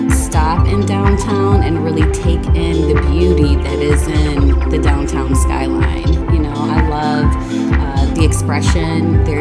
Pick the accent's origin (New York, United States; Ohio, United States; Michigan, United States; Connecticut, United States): Michigan, United States; Detroit; now in Houston, United States; I am originally from Detroit. I moved to Houston 15 years ago and fell in love with the city.